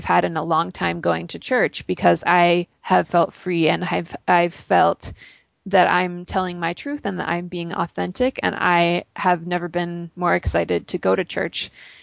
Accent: Oregon, United States; I grew up in Oregon and I didn't have very many Mormon friends.

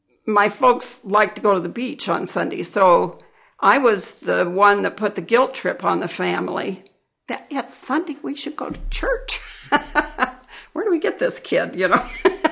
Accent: Salt Lake City, Utah, United States; born there; so my folks were married in the Salt Lake Temple, and I was born here in Salt Lake.

